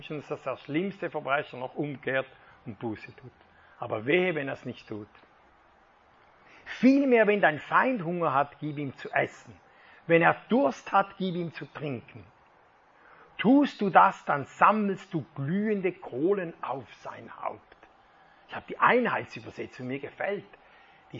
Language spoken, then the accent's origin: German; Switzerland; Ich bin kein richtiger Schweizer. Ich habe italienisches Blut wahrscheinlich. Süditalienisches